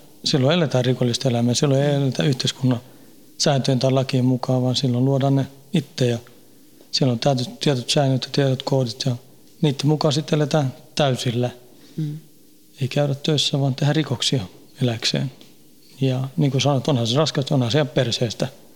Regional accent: Haninge, Stockholm County, Sweden; born or raised there; now in Finland

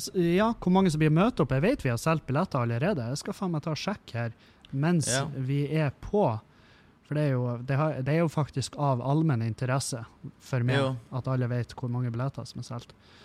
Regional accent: Halsa, Møre og Romsdal, Norway; på Halsa, for eksempel, der jeg kommer fra

